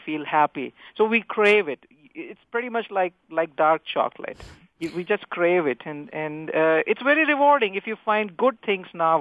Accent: India; English is a second language; now in United States; when I came originally from India, You perhaps can get from my little accent there. But when I came to U.S. in 1995

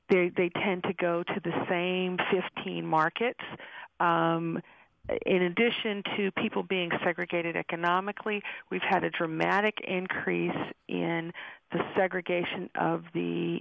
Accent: Alabama, United States; I'm from Alabama originally in the South.

